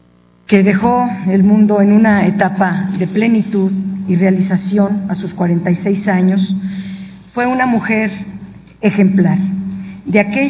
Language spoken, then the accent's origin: Spanish; Guanajuato, Mexico; al participar en mi tierra, Guanajuato, en las mismas épocas